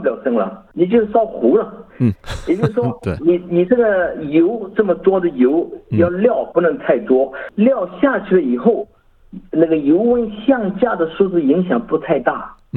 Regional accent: China

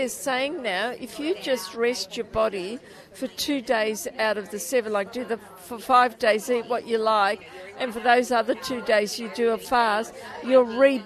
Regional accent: Australia; growing up in Australia, I just love helping women

